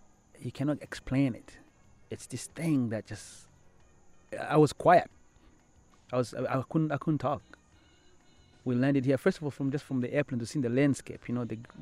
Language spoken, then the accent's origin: English; Burundi; moved away as an adult; now in Canada; So I was born in Burundi, raised in Burundi, primary school and high school in Burundi, and first year of university. Then I moved to Canada.